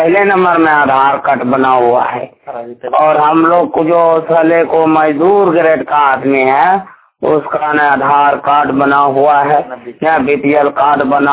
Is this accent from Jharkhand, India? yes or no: yes; Giridih, Jharkhand, India; मैं भलापुर का रहने वाला हूँ और थाना हिरोली है और पोस्ट रेम्बा है, जिला गिरिडीह है और झारखंड जो भोलापुर से बोल रहे हैं।